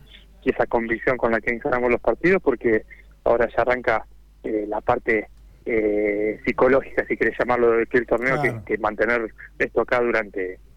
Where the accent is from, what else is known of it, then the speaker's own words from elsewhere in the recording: Sanford, Santa Fe, Argentina; born there; Así es, sí, es sur de Santa Fe, al lado de la ciudad de Casilda, para ubicarse un poco más, claro.